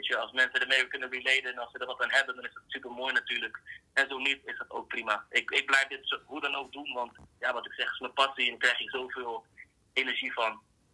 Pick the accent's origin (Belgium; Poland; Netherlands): Netherlands; Assen, Drenthe; now in Groningen, Netherlands; Ik ben geboren in 1992. Ik ben geboren in Groningen, opgegroeid in Assen. En inmiddels ben ik weer terug in Groningen.